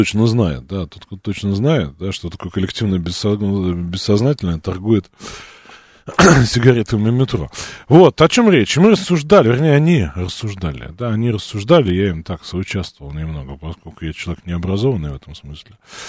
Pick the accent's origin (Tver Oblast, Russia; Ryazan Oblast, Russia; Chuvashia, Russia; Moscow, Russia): Moscow, Russia; born there; родился в Москве, прожил много где.